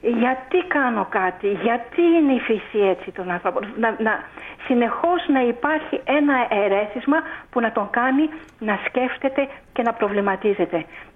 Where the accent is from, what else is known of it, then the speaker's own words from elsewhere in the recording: Hydra, Attica, Greece; Να πω κάτι για το νησί μου το αγαπημένο, την Ίδρα.